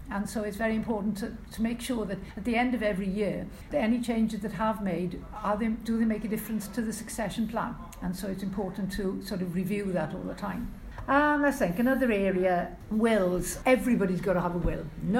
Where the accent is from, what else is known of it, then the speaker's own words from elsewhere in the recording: Wales, United Kingdom; accent: Welsh; They've all understood my Welsh accent, which is great.